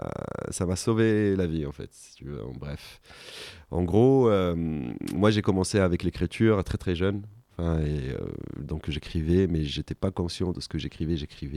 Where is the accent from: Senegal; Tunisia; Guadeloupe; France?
Tunisia; Kef, Kef Governorate; je vais faire mes études à la faculté, enfin à Tunis, à capitale. Je viens du Kef, spéciale dédicace à tous mes frérots kefois.